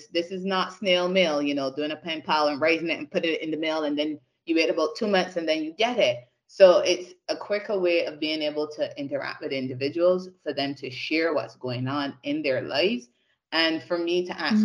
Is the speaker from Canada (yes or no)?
no; Barbados; growing up in Barbados, I went to school, primary and secondary school in Barbados.